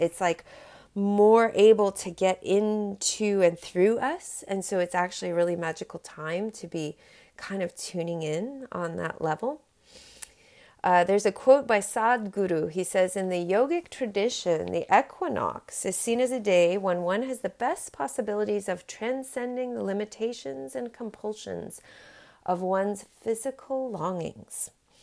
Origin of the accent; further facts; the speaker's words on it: Hawaii, United States; it was kind of trippy for me because I'm from Hawaii and that's where I grew up, and that's close to the equator, so days and nights are more equal there than they are in other places